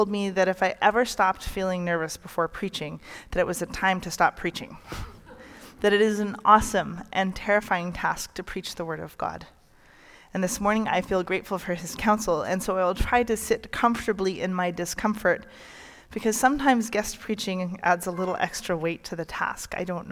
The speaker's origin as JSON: {"language": "English", "town": "Alert Bay", "region": "British Columbia", "country": "Canada", "tie": "born there", "said": "I was born in Alert Bay, which is actually part of Kwakwaka'wakw territory, even though I'm a member of the Heiltsuk First Nation, which is where my mom's from in Bella Bella."}